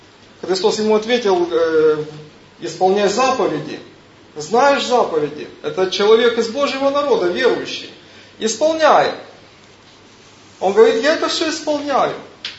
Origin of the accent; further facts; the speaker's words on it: Ukraine; Я тоже приехал с Украины. Не так давно.